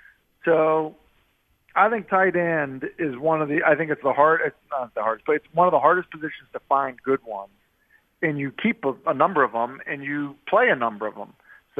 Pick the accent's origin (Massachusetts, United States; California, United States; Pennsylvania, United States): Massachusetts, United States; Boston; I mean, I'm from Boston. So, like, you know